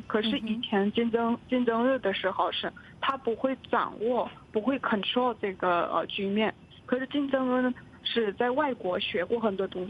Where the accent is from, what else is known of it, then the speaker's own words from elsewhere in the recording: North Korea; Chinese is a second language; 在我的家乡也是， 我光是听说我的一个朋友的爸爸饿死了，四个人已经饿死了